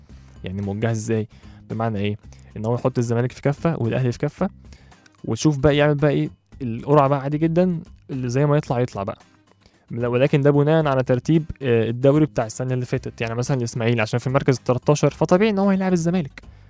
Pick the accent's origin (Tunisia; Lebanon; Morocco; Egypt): Egypt; فاحنا بنفتقد اللعيب الحريف عندنا في مصر